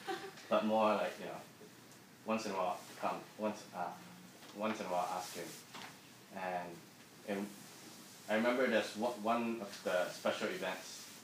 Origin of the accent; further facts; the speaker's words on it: Malaysia; He's also Malaysian. I'm Malaysian.